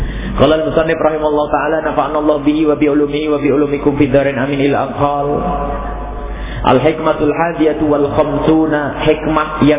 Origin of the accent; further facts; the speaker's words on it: East Java, Indonesia; Saya Jawa Timur. Jadi kalau ngomong Jawa Barat enggak enak di sini. Jawa Timur, karena kami Jawa Timur. Cuma sekarang sudah Jawa Barat KTP-nya sudah resmi Jawa.